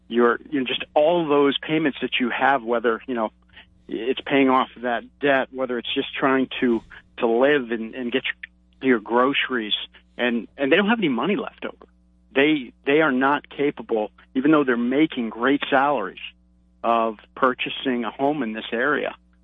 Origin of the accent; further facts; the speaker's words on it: Maine, United States; I came from Maine and was able to go there for in-state.